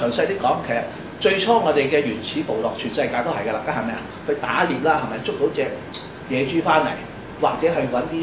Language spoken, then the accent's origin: Cantonese; China; 我哋中國人好早就已經用咗呢隻秩序